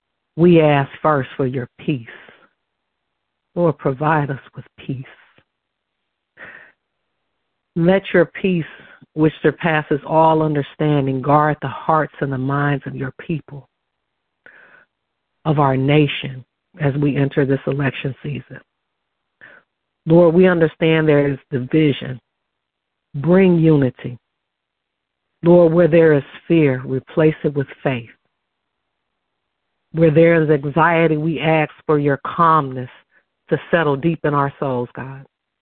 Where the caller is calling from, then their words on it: Dallas, Texas, United States; I'm calling in from Dallas, Texas today.